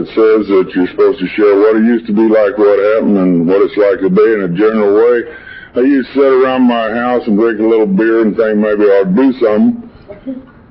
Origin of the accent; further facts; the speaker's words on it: Texas, United States; born there; I was born in Texas, and that isn't reason enough to a drink